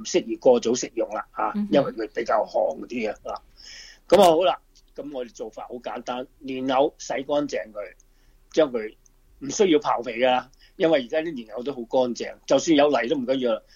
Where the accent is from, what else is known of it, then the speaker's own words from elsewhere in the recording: Guangdong, China; 尤其是我们广东人呢，即是广东菜来讲呢，真是物尽其用